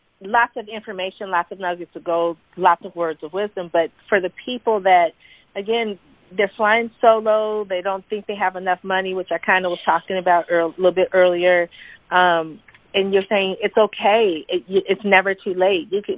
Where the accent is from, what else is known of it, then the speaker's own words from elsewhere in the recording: California, United States; Californians, like I'm from California